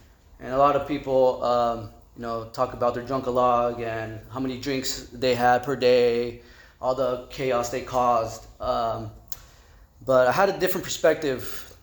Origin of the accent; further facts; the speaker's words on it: Santa Maria, California, United States; I'm originally from Santa Maria. I grew up in the projects.